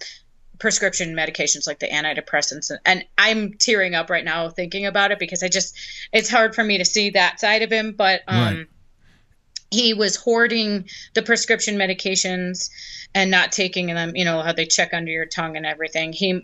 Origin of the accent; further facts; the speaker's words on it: New York, United States; I'm a New Yorker, and you guys know that we have to walk a certain way